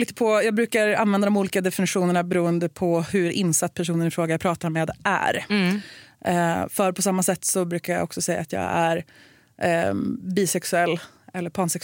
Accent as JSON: {"language": "Swedish", "region": "Värmland", "country": "Sweden", "also_born_or_lived": "Norway", "said": "Så att jag har lite väl mycket stockholmska i min dialekt just nu, för att mina vänner hemma i Värmland ska vara nöjda och glada över det."}